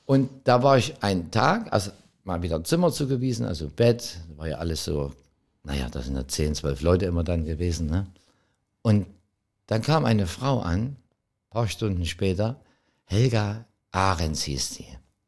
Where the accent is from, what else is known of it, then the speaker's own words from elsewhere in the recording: East Germany, Germany; Ich sage, das gab es bei uns im Osten nicht.